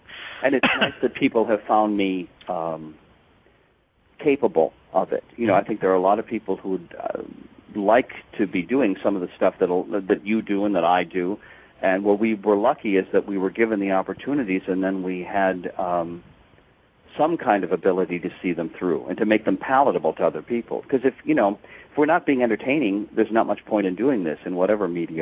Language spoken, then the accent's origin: English; Wisconsin, United States; That Judy had made other movies that were on the Milwaukee Late Show. I grew up in Wisconsin.